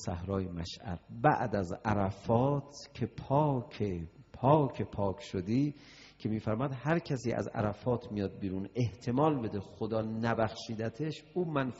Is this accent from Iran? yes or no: yes; Iran; بعد اون میدونست ما ایرانی هستیم